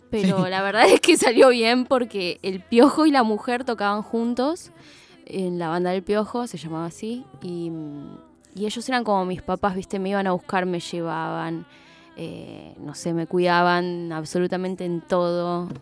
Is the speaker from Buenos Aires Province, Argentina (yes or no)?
yes; Ramos Mejía, Buenos Aires Province, Argentina; Nosotros somos de Ramos, de zona oeste.